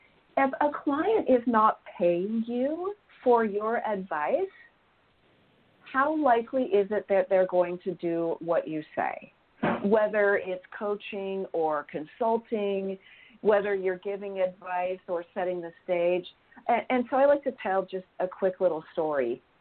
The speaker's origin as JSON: {"language": "English", "region": "California", "country": "United States", "tie": "born or raised there", "lives_now": "San Diego, United States", "said": "I'm a Silicon kid. I grew up in Silicon Valley."}